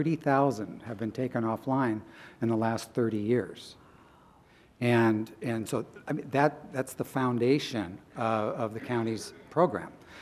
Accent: Spokane, Washington, United States; I do remember, I grew up in Spokane

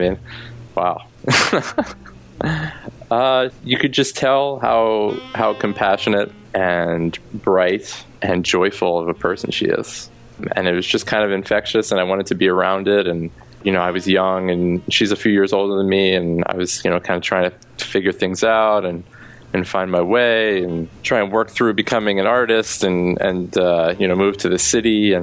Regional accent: Philadelphia, Pennsylvania, United States; I mean, you know, I grew up in Philadelphia and, you know, single mom

